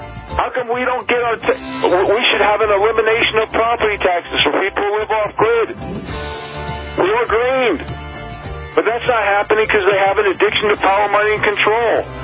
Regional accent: New York, United States; I'm calling them out because I'm from New York.

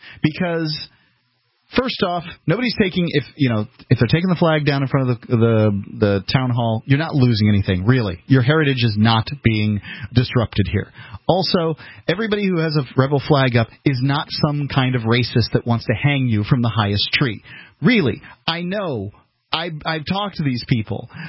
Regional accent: the South, United States; Yep. I'm from the South, too.

